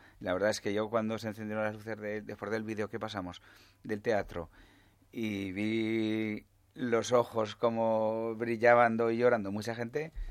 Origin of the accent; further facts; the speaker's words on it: Huesca, Aragon, Spain; que los que somos de Huesca conocemos muy bien